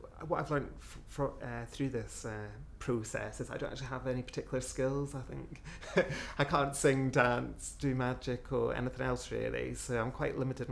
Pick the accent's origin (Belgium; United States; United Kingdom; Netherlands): United Kingdom; Scotland; now in Ipswich, United Kingdom; I'm originally from Scotland, currently living in Ipswich in Suffolk, and I'm 29 next week. 28 at the moment